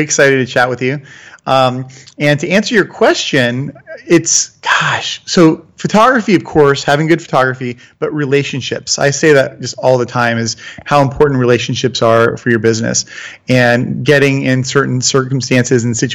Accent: Florida, United States; now in Atlanta, United States; I grew up in Florida, moved to Atlanta. I was a surfer, so I'm in Atlanta.

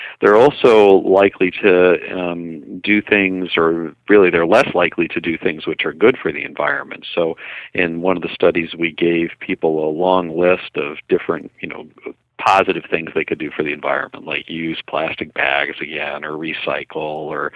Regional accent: United States; Well, I'm an American, obviously. I've lived here all my life

